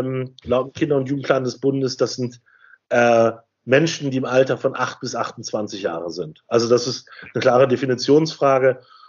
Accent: North Rhine-Westphalia, Germany; Also ich komme ja persönlich aus dem Rheinland, beziehungsweise aus dem Ruhrgebiet, was ja alles ineinander übergeht. Man hört es dann ganz schnell

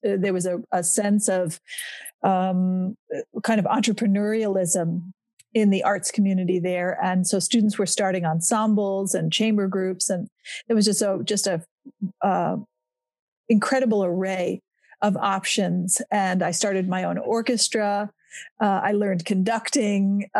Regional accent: New York, United States; I grew up in the New York City suburbs. So I was lucky to have access to professional musicians in my hometown.

